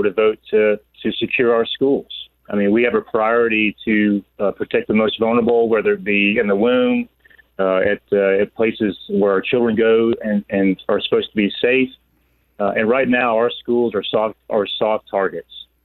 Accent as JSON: {"language": "English", "town": "Greenville", "region": "South Carolina", "country": "United States", "said": "And I'm from South Carolina, from Greenville area."}